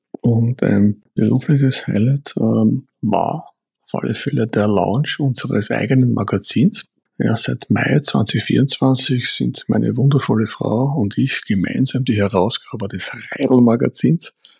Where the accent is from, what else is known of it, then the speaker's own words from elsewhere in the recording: Burgenland, Austria; moved away as an adult; now in Mallorca, Spain; ich lebe seit 3 Jahren mit meiner Familie auf der wunderschönen Insel Mallorca. Ursprünglich komme ich aus dem Burgenland, das ist in Österreich, das ist eine malerische Region, östlich Nähe von Wien.